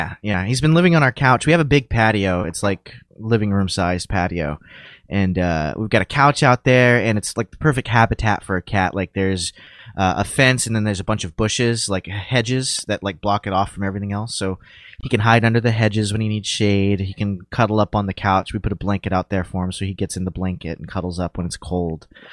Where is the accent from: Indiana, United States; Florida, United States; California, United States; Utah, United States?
Utah, United States; Salt Lake City; And I'm like, I am American. He's like, oh, I didn't know. I just saw that name. And where are you from? And I'm like, Salt Lake City.